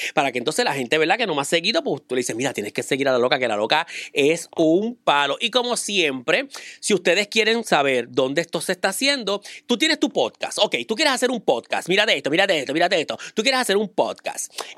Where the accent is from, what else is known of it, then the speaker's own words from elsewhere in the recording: Puerto Rico; No, pues soy puertorriqueña.